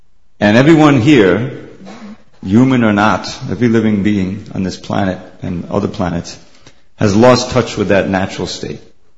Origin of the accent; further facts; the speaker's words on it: New York, United States; Completely identified myself as a American male living in Long Island, doing whatever, doing all this stuff.